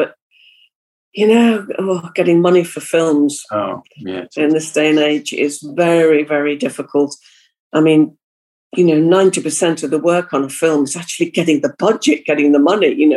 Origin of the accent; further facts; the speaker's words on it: Liverpool, North West England, United Kingdom; I was brought up in Liverpool